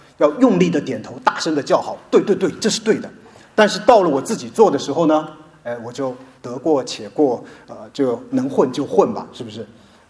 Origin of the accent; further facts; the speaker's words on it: China; 特别是像我这样来自中国大陆地区的人来说